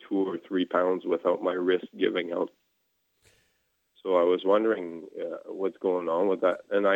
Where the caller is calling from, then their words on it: Gatineau, Quebec, Canada; first language French; English is a second language; Forgive my accent. My main language is French, but I'll do my best.